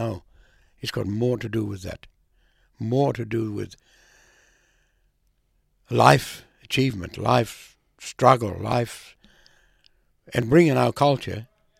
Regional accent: Raukkan, South Australia, Australia; born there; I'm a Ngarangiri Kaurna man. I was born on Rauken.

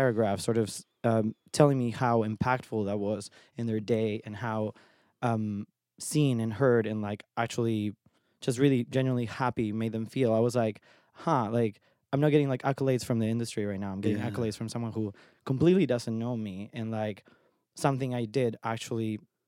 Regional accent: Argentina; now in United States; I mean, I came from Argentina, grew up there, and when I moved here, I originally thought I was going to pursue a career in graphic design

